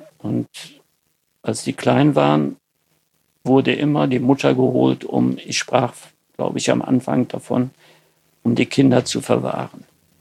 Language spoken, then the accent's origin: German; North Rhine-Westphalia, Germany; Bei uns im Sauerland gibt es ja sehr viele kleine und mittelgroße Betriebe.